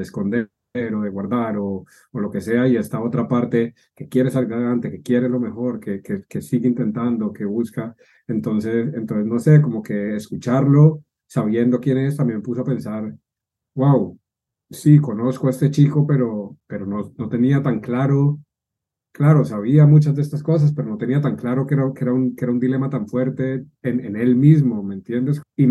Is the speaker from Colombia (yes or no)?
yes; Colombia; now in London, United Kingdom; soy colombiano, llevo en Londres desde el 2015